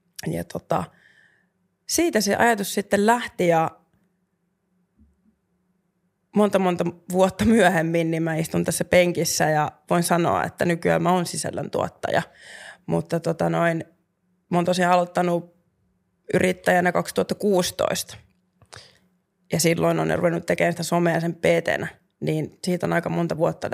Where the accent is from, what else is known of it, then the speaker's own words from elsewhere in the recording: Vaasa, Ostrobothnia, Finland; now in Helsinki, Finland; Vaasasta lähtöisin. Ja mä tuun Pohjanmaalta.